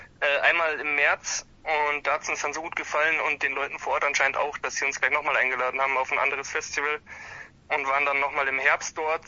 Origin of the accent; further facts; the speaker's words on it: Bavaria, Germany; wir kommen aus dem Süden von Bayern, zwischen München und Garmisch, sind da aus verschiedenen Orten zusammen in der Schule gewesen